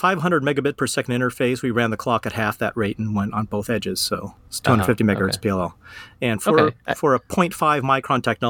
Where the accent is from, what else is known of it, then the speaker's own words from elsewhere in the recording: California, United States; But I grew up in California, and I was always kind of hoping to get back to California.